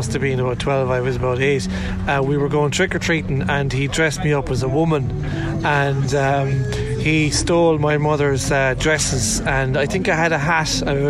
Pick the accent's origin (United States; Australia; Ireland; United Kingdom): Ireland; County Kerry; I'm originally from County Kerry